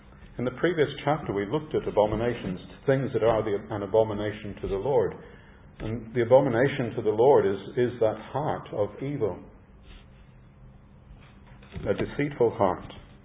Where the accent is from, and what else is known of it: Tasmania, Australia; born or raised there